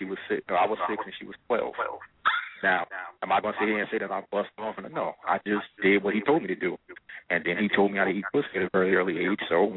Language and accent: English; Newark, New Jersey, United States; I'm from Newark.